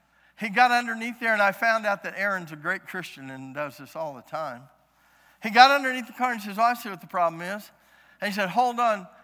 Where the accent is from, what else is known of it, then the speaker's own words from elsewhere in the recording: St. Louis, Missouri, United States; I'm in a 94.5% white town. We're from St. Louis.